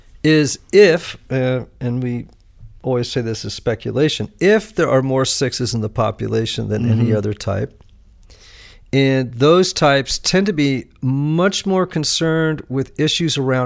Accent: United States; I think as a Christian and as an American, it's a much healthier thing to think the best days are ahead.

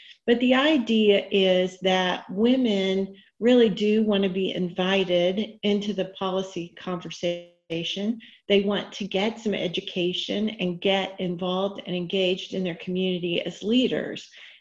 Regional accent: Richardson, Texas, United States; So with that, I grew up in Richardson, Texas. I made my way as a practicing lawyer and then went in-house to Blue Cross.

